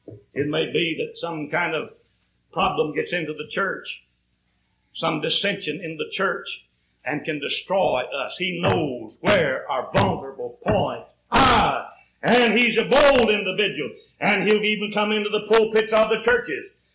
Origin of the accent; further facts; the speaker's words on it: Kentucky, United States; But I grew up in Eastern Kentucky, and times were hard back there.